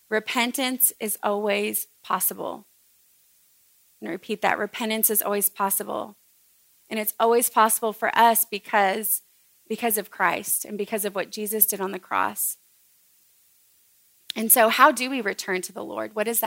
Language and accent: English; Texas, United States; I don't know a lot about farming, but I am from Texas, and occasionally we did cow tipping.